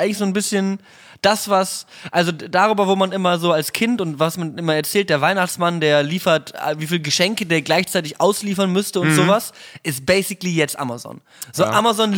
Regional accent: Mettmann, North Rhine-Westphalia, Germany; ich bin in meine Heimatstadt, meine alte Heimatstadt gefahren

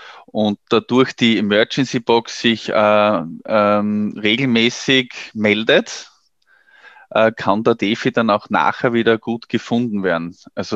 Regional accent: Austria; wie es bei uns in Österreich ist

